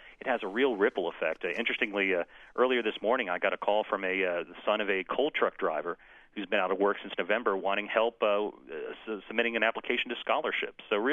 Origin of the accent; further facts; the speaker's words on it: West Virginia, United States; literally people hurting when you look at eastern Kentucky and also in my home state of West Virginia.